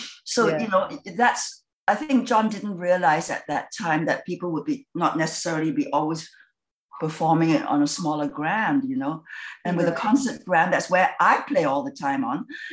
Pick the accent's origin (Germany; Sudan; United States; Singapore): Singapore; I come from Singapore, which is a multicultural society